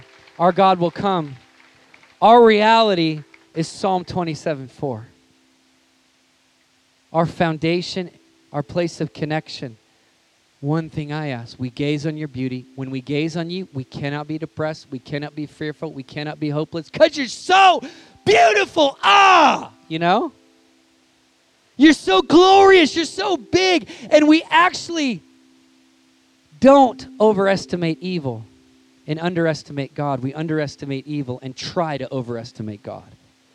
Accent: United States; And I'm speaking as American. We're on a whole nother level. I mean, like, we're in an election season, and it's cray-cray in my country.

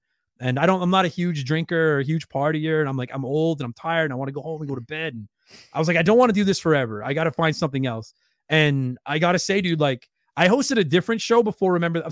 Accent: Canada; I'm proud Canadian.

